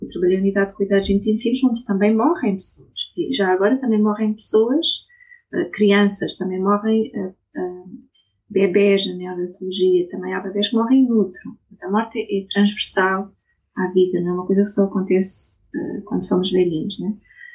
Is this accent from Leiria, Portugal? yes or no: no; Castelo Branco, Portugal; born there; also born or lived in Lisbon; Eu licenciei-me em Castelo Branco, onde nasci, depois fui para Lisboa